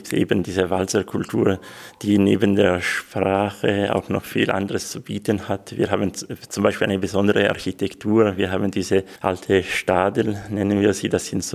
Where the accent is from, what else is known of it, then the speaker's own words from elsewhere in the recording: Switzerland; first language Swiss German dialect; German is a second language; Ja, also meine Muttersprache ist eben dieser Schweizer Dialekt, Grischonetisch. Dann kam auch das Hochdeutsche hinzu, das habe ich in der Schule gelernt. Das Italienische sowieso, also mit 6 Jahren in der Schule musste ich es lernen. Französisch auch